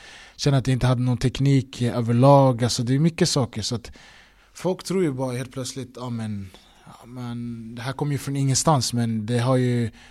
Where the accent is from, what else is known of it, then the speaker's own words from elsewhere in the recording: Stockholm, Stockholm County, Sweden; jag är ändå i Stockholm där jag kommer ifrån